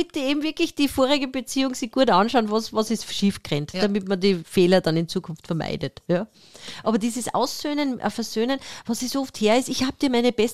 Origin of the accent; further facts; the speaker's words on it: Austria; also bei uns in Österreich gibt es sowas natürlich nicht, so schlau sind wir leider noch nicht